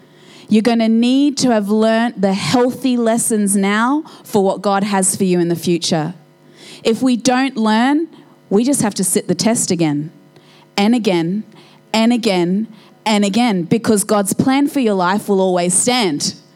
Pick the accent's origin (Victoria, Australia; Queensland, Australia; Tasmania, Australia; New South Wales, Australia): Queensland, Australia; Brisbane; first language Polish; English is a second language; My mum was pregnant with me when they got off the plane in Brisbane. And my first language was Polish. And mum sent me to school not knowing a word of English.